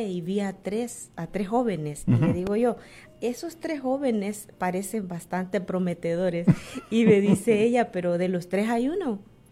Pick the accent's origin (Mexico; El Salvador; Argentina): El Salvador; El Divisadero, Morazán; Yo soy de El Salvador, el divisadero de un cantón llamado San Pedro Carrizal. Fue muy humilde mi infancia